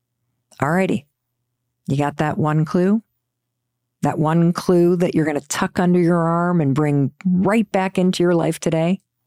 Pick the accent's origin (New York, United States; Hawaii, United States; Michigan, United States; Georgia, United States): Michigan, United States; When I was really little, my parents were constantly working on this fixer-upper where I grew up in Western Michigan.